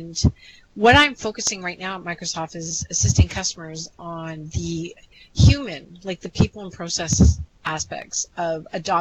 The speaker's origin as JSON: {"language": "English", "town": "Toronto", "region": "Ontario", "country": "Canada", "accent": "Canadian", "said": "I'm based out of Toronto, Canada, so you might notice that in my accent when I say things like process."}